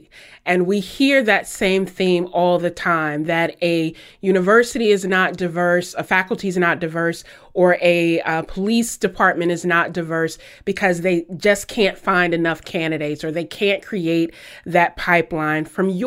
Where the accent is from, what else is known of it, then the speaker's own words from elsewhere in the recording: the South, United States; you know, I'm from the South, so I try not to talk about age